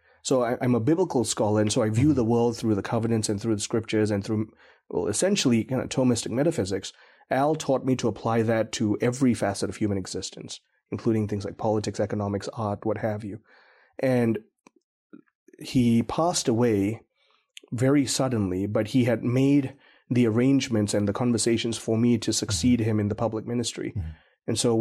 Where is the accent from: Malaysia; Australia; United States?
Malaysia; We're about four or five generations into being Malaysian, so pretty separated from the Indian heritage.